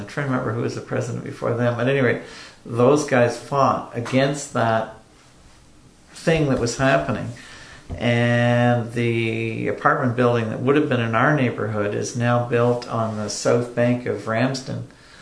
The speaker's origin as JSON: {"language": "English", "town": "Toronto", "region": "Ontario", "country": "Canada", "tie": "born or raised there", "said": "Like, when I grew up in Leaside, that at Bavin Eglinton, that was the edge of the city."}